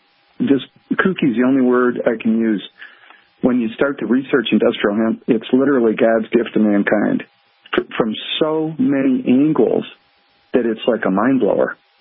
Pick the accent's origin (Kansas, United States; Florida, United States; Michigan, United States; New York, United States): Michigan, United States; Detroit; I grew up in Detroit, so I was surrounded by drugs, but I don't even drink alcohol.